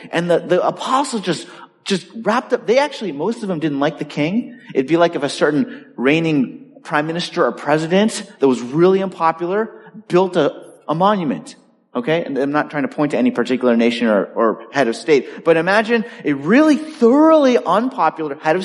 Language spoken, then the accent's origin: English; Los Angeles, California, United States; Like, I grew up in Los Angeles. The oldest thing was that building we tore down last week.